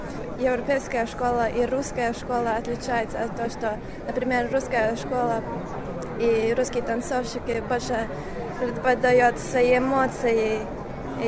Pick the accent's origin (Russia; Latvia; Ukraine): Latvia; я представитель из Латвии.